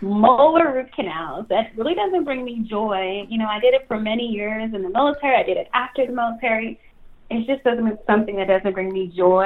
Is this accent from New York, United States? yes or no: yes; New York, United States; Well, I'm originally from New York.